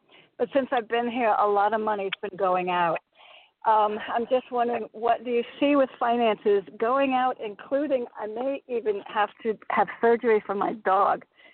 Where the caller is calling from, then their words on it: Connecticut, United States; from Connecticut, first-time caller.